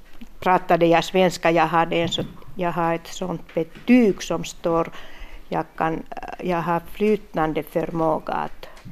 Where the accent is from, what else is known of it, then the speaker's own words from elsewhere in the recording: Finland; first language Finnish; Swedish is a second language; now in Vilnäs, Finland; Det var bara jag som var finne. Eller finskspråkig eller pratade finska. Men att sinsemellan pratade vi alltid finska. Och sen när jag blev ensam och flyttade hit till Vilnäs.